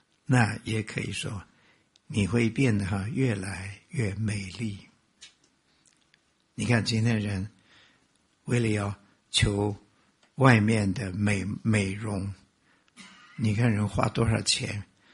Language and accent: Chinese; China; 他真的很爱我们中国人。